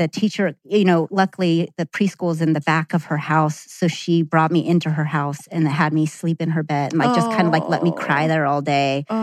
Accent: Monterey, California, United States; generation Korean born. So yeah, that's right. Because my parents immigrated here. So I was born and raised in Monterey, which is... beautiful.

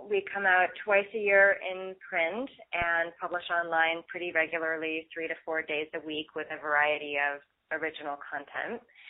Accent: New England, United States; So I grew up in New England and was always going to gatherings in my small hometown in the town common.

